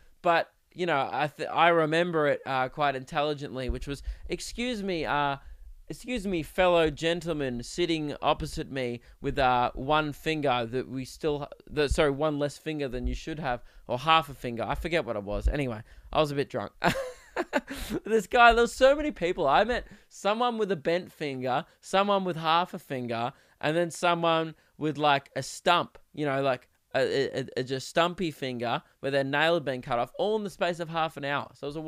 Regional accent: Melbourne, Victoria, Australia; And I'm from Melbourne.

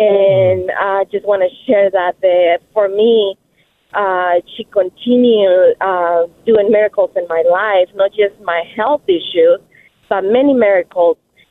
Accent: Mexico City, Mexico; before my mom taking me to my appointments growing up in Mexico City in the hospital, she never skipped a day.

